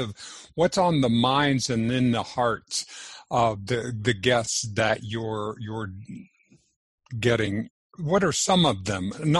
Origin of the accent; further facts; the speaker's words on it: the South, United States; I grew up in the South